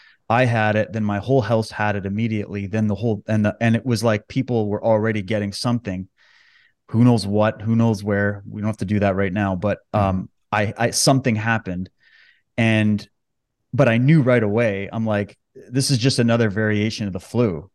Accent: Canada; Born and raised in Canada. I've lived all over. I've traveled this country many times and I currently live in British Columbia.

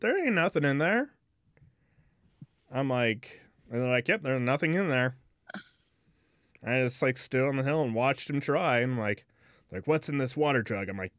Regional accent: California, United States; I'm like, I'm from California. No, I was doing the speed limit.

